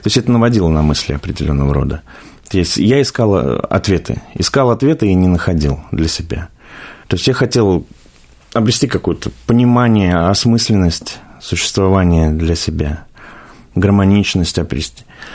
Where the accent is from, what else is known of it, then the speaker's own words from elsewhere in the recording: Moscow, Russia; born there; мне сейчас 36 лет, я родился в Москве, учился в простой школе